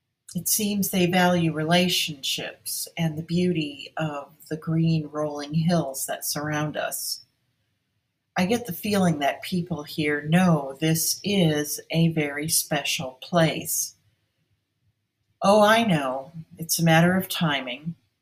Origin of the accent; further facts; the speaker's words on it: Fort Lauderdale, Florida, United States; also born or lived in Ann Arbor / New York City; now in Breckenridge, United States; All my life, I have lived in a series of towns that were attraction centers, like my hometown of Fort Lauderdale, Florida, my college town of Ann Arbor, Michigan, my career home of New York City, my most recent home of Breckenridge, Colorado.